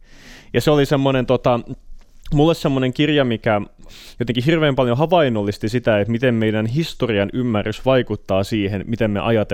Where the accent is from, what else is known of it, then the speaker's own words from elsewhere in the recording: Turku, Southwest Finland, Finland; ja mä oon turkulainen perheenisä.